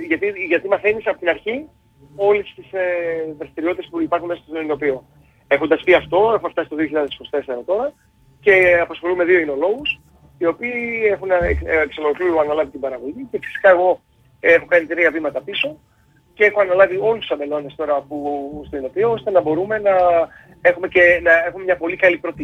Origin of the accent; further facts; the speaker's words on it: Lixouri, Ionian Islands, Greece; γιατί βλέπει το Λιξούριο, φυσικά που είμαι από το Λιξούριο.